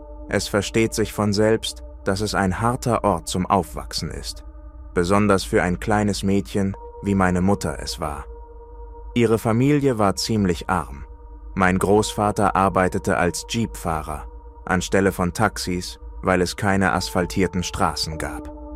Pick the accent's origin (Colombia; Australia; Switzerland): Colombia; Ich bin eine 29-jährige kolumbianische Frau, geboren und aufgewachsen in Kolumbien.